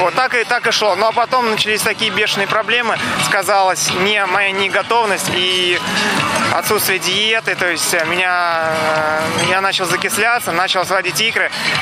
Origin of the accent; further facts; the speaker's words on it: Saint Petersburg, Russia; я из Санкт-Петербурга.